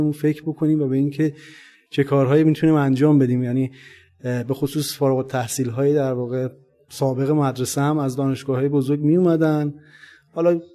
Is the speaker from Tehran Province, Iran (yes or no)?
no; Qazvin, Iran; born there; عرضم خدمتتون که من 24 اسفند 1364 دنیا آمدم در شهر قزوین.